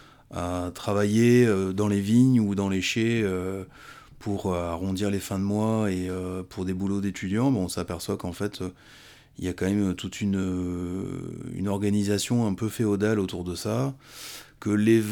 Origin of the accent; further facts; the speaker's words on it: Talence, Nouvelle-Aquitaine, France; born there; now in Douarnenez, France; j'ai 44 ans. Je suis né à Talence, pas très loin de Bordeaux. Et j'habite depuis 2 ans et demi, bientôt 3 ans, à Douarnenez.